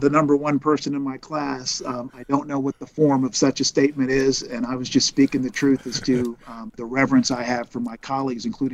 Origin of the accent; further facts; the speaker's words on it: Haiti; Look, I love Haiti. I'm from Haiti.